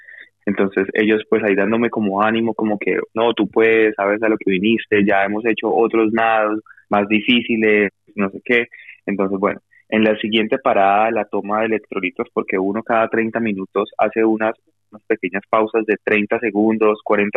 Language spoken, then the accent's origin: Spanish; Colombia; now in United States; Yo tuve que salir de Colombia, yo estoy asilado aquí en Estados Unidos por muchos problemas políticos que tuve en mi país